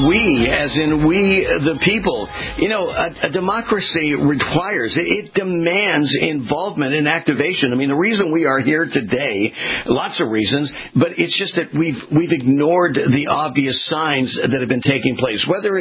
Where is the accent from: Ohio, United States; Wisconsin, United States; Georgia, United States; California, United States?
California, United States; I mean, I was born and raised in California.